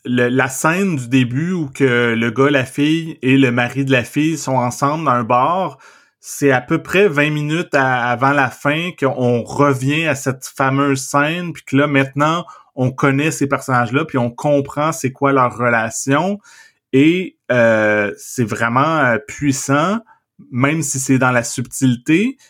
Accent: Trois-Rivières, Quebec, Canada; also born or lived in South Shore of Montreal; moi, quand j'étais enfant, je vivais à Trois-Rivières, puis ma famille, on a déménagé sur la rive sud de Montréal

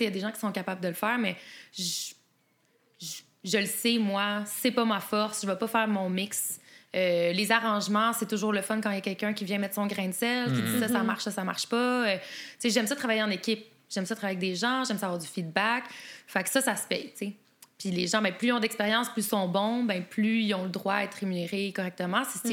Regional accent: Quebec, Canada; accent: Québécois; moi, j'ai un gros accent anglais. Tu sais, c'est un peu moins pire quand je chante, mais j'ai l'accent québécois très prononcé.

